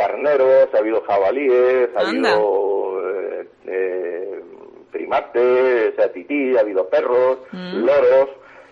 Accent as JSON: {"language": "Spanish", "town": "Almería", "region": "Andalusia", "country": "Spain", "tie": "born there", "said": "porque soy almeriense de nacimiento"}